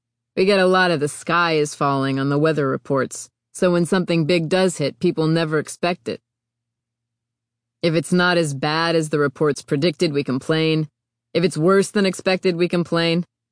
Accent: Spokane, Washington, United States; No, my wife was. I'm from Spokane.

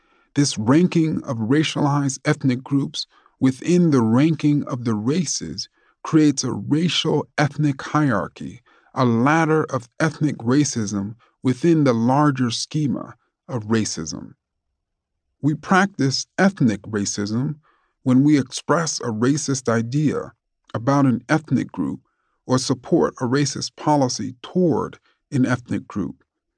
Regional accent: Queens, New York, United States; I'm from Queens, New York. I respond, no, no, where are you really from? I'm really from New York.

